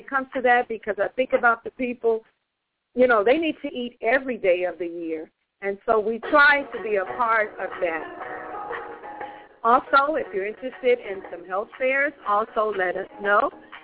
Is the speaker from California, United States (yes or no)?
no; San Antonio, Texas, United States; Well, we grew up together in San Antonio